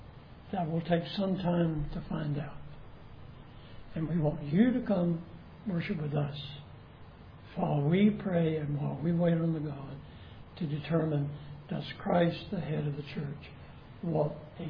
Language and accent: English; Olney, Texas, United States; born there; I was born in Olney, Texas. That's somewhere out west. It's a little town.